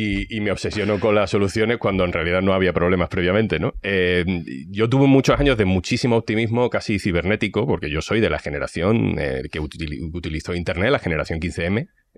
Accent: Seville, Andalusia, Spain; Yo soy de Sevilla

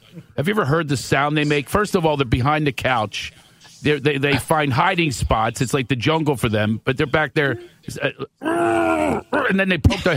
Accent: Philadelphia, Pennsylvania, United States; I just want to tell you, I'm from Philadelphia in a corner cracking homeless.

